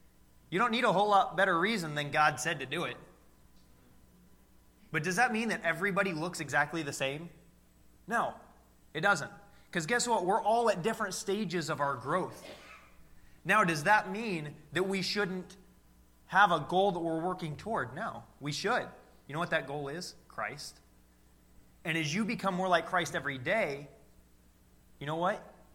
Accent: Midwest, United States; I'm from the Midwest, where you see a house every half mile

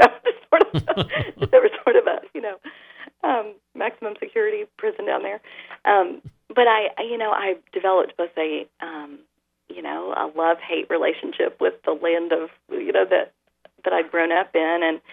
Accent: the South, United States; I've been in a strange position to observe some things more keenly because of growing up in the South

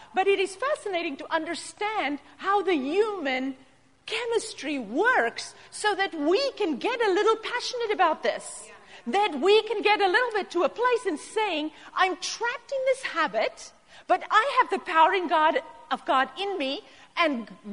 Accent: South Africa; now in United States; I grew up in South Africa. I learned how to drive on the left side of the road.

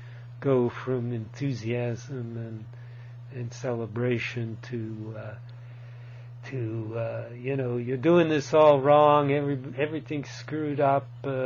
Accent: United States; Well, you know, I spent 10 years as an American diplomat in Italy.

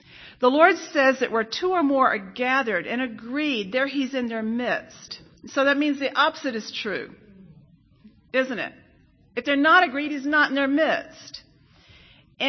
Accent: Israel; also born or lived in Netherlands; I mean, I grew up in Israel. Everyone likes a good argument. You know, I lived 12 years in Holland.

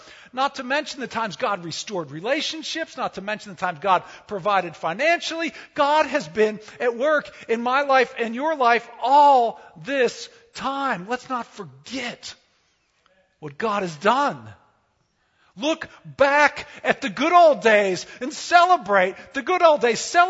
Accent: Gaithersburg, Maryland, United States; Do you remember how you grew up in Bethel Park and I grew up in Gaithersburg, Maryland

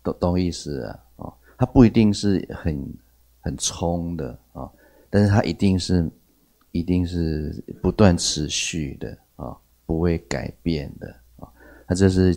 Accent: Taiwan; 这个我们台湾这边说 gap so 是吗？

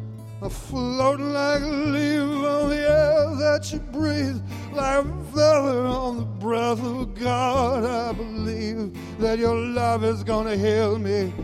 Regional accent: Canada; As I said, we're from Canada. We believe, as musicians from Canada

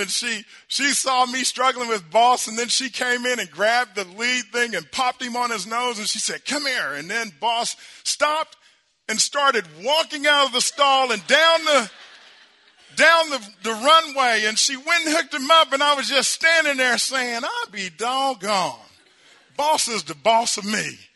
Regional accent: Hartshorne, Oklahoma, United States; I remember when I was growing up in Hartshorne, I used to work at a horse stable in Hartshorne.

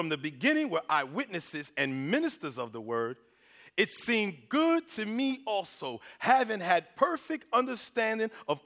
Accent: New York City, New York, United States; You know, we come from New York City, and we come on a missions trip to serve, but I feel like God has brought us here to be served.

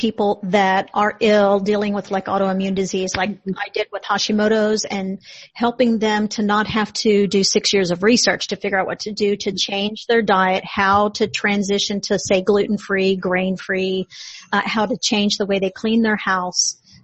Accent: Houston, Texas, United States; I'm from the Houston suburbs. I'm actually northwest of Houston

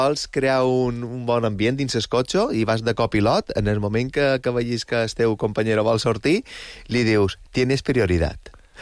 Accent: Balearic Islands, Spain; com a mallorquí

